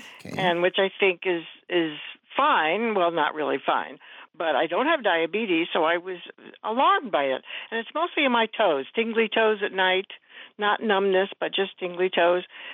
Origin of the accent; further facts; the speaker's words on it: Florida, United States; I grew up in Florida